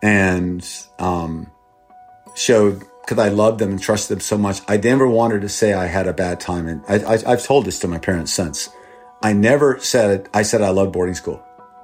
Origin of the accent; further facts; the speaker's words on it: Thailand; first language Thai; English is a second language; also born or lived in Texas, United States; I was born in Texas, and I grew up in Thailand, and I grew up with Thai people, and my first language was Thai.